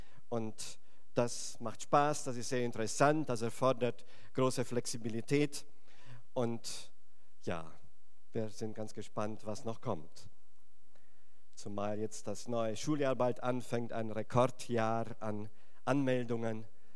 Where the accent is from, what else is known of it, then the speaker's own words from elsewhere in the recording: Transylvania, Romania; now in Germany; Ursprünglich komme ich aus Rumänien, aus Siebenbürgen. Ich bin Siebenbürger Deutscher. Und wir sind nach der Wende nach Deutschland gekommen, haben uns dann im Schwarzwald angesiedelt